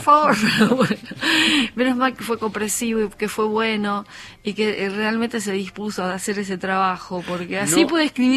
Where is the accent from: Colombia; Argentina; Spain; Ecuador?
Argentina; Qué genio, somos argentinos, boludo.